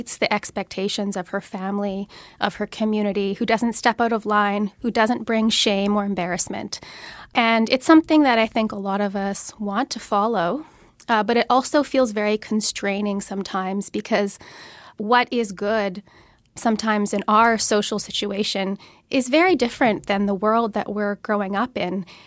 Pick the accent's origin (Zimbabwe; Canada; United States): Canada; I was born in Canada. I was raised in Canada. I grew up in a household where my parents spoke different languages, practiced different faiths, came from different parts of India.